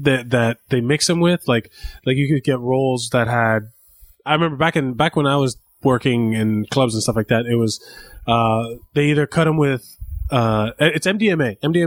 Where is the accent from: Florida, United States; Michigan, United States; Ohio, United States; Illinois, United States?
Florida, United States; Miami; I'm from Miami. We don't know what those are.